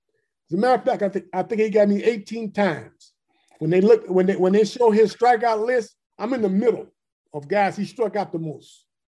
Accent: California, United States; I'd seen Vita Blue pitch in Oakland because I'm from the Bay Area. So I lived in the Bay Area.

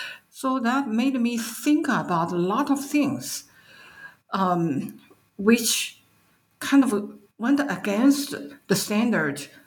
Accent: China; I was born and brought up in China.

